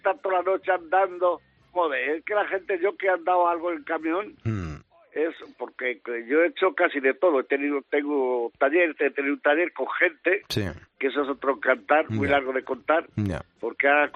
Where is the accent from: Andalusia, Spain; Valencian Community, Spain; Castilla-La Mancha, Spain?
Castilla-La Mancha, Spain; Guadalajara; porque yo soy de Guadalajara, pero bajo mucho al puerto y a Sanlúcar, porque me encanta encanta.